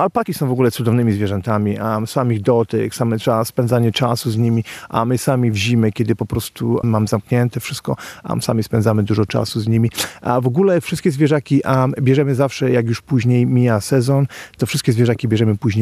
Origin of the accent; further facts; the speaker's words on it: Zabrze, Silesian Voivodeship, Poland; kiedy jeszcze ja byłem dzieckiem, kojarzyło się właśnie z miejscem, gdzie ja dorastałem w Zabrzu.